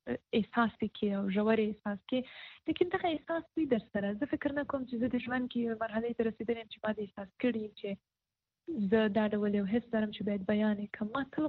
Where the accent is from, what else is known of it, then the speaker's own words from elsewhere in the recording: Paktia, Afghanistan; also born or lived in Kabul; زه د پکتیا ولایت یم